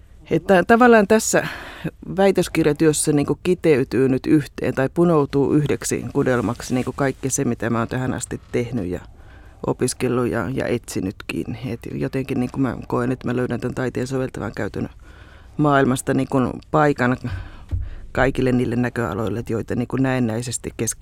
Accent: Pielavesi, North Savo, Finland; mä oon Kuopion keskussairaalassa käynyt syntymässä. Et siinä mielessä hyvinkin palannut juurilleni. Mutta Pielavedellä olen syntynyt ja kasvanut ja kirjoittanut sieltä ylioppilaaksi.

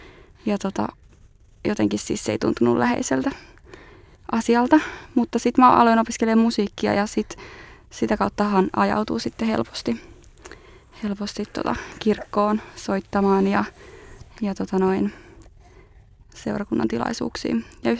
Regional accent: Kangasala, Pirkanmaa, Finland; niin Kangasalta mä oon kotoisin

